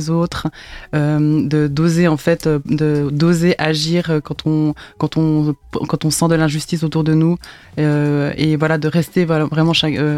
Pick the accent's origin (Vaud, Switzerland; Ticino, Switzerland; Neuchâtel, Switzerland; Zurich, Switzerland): Neuchâtel, Switzerland; La Chaux-de-Fonds; moi je suis suisse, j'ai grandi à La Chaux-de-Fonds, non loin d'une frontière